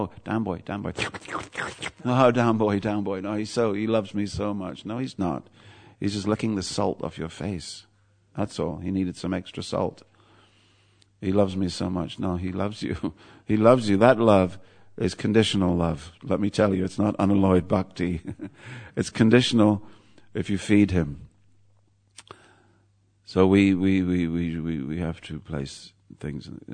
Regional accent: England, United Kingdom; being an Englishman, I wound down my window to pat the dog.

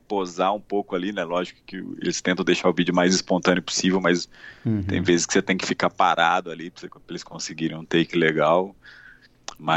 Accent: Minas Gerais, Brazil; aí onde eu ia para minha cidade natal, interior de Minas, também fotografava

